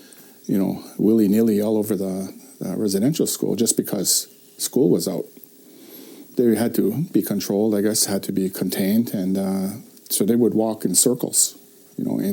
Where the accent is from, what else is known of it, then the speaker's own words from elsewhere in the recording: Kahnawake, Quebec, Canada; I'm from Ganawagi. I'm 55 years old, okay